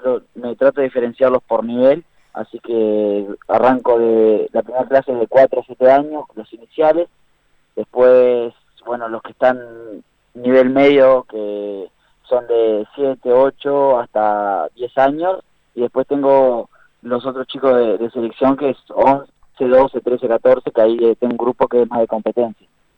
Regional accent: Maldonado, Uruguay; Sí, yo soy de Maldonado.

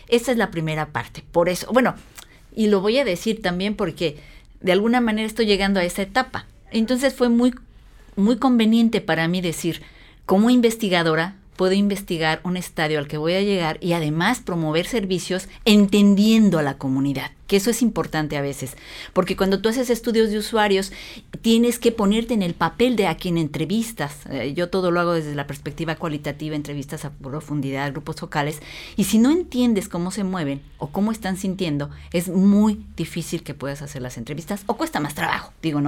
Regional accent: Mexico; también en mi país, en México, hay una expectativa de vida que ha ido aumentando.

